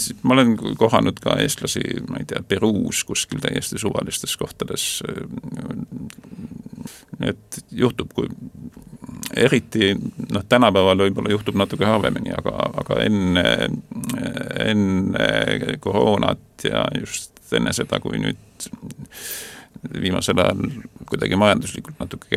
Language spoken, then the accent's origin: Estonian; Saare County, Estonia; Ma ju olen saarlane